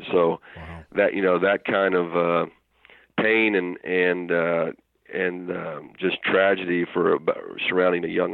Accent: Hagerstown, Maryland, United States; I started working for my hometown paper in Hagerstown, Maryland

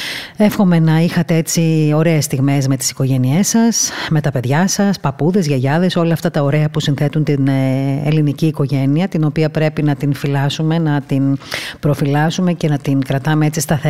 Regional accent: Crete, Greece; έτσι λέμε στο χωριό μου, στο νησί μου, στην Κρήτη.

